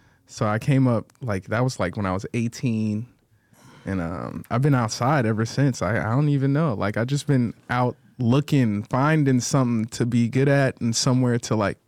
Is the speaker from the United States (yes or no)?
yes; Atlanta, Georgia, United States; I'm from Atlanta, Georgia for sure.